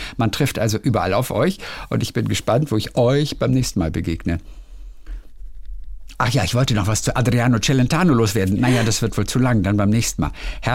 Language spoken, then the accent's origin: German; Vienna, Austria; Bei uns in Wien, da sagen wir eine Erschleichung von Leistung.